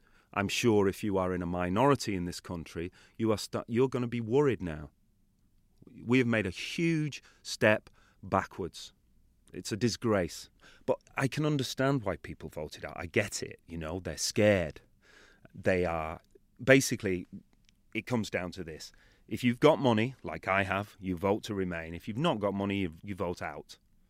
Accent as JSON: {"language": "English", "country": "United Kingdom", "said": "It was a huge challenge for a British actor to be totally surrounded by American actors who were simply speaking how they"}